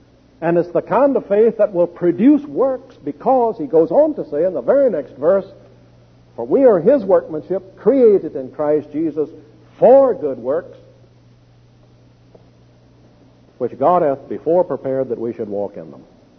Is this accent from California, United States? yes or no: no; Texas, United States; I have a chapter on the weather, because I'm from Texas.